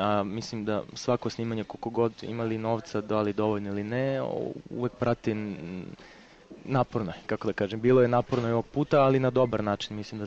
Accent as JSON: {"language": "Serbian", "town": "Gornji Milanovac", "region": "Šumadija and Western Serbia", "country": "Serbia", "tie": "born there", "said": "I snimao sam film u gradu gde sam rođen, u Gornjem Milanovcu"}